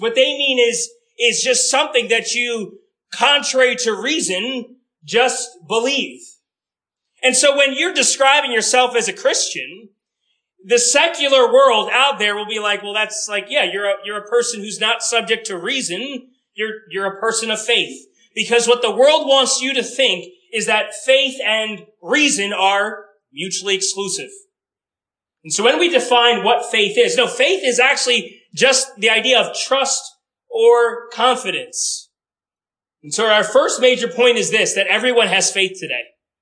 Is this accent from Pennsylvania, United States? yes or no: no; Washington, District of Columbia, United States; I come from the Washington, D.C. area, there's a lot of maybe political things going on.